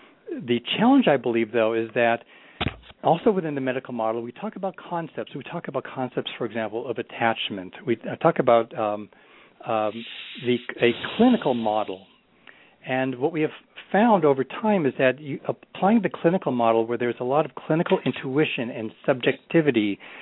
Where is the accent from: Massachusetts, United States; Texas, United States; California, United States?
California, United States; now in Illinois, United States; Although as a former Californian and now a proud Illinoisan, I don't know if that's the right term.